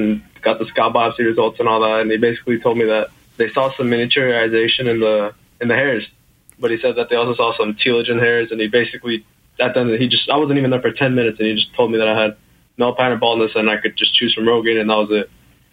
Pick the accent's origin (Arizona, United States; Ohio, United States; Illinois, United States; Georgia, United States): Arizona, United States; I'm the 16-year-old, well, not 17, the kid from Arizona that I called a couple months ago.